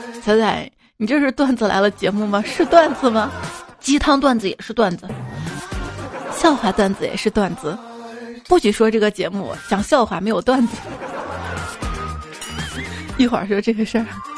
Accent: Anhui, China; 就是瞧不起我们安徽人，是不是？

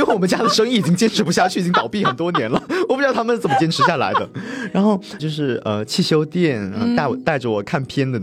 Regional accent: Guangxi, China; 我们广西那边稍微就是你知道还在用论坛

